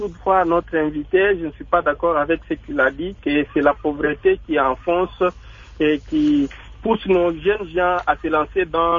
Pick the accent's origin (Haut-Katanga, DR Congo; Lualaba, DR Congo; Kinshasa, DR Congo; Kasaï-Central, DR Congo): Lualaba, DR Congo; Fungurume; ici chez nous à Fungurume, nous avons remarqué ce système à partir de 2011